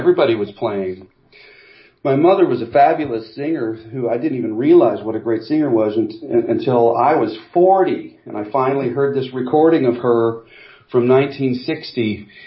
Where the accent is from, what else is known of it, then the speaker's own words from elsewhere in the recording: Morton, Illinois, United States; I grew up in Morton, Illinois.